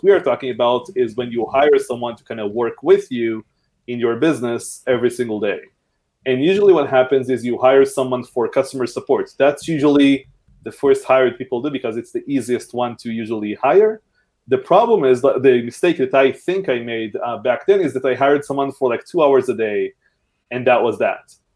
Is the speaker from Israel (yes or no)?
yes; Israel; I'm from Israel.